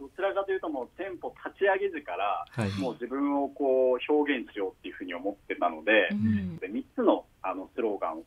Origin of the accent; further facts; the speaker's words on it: Sakura, Chiba, Japan; そうなんですよ、実は千葉県の佐倉の出身なんですよね。